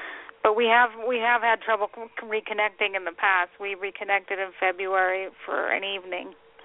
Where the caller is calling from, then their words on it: Colorado, United States; I'm from Colorado.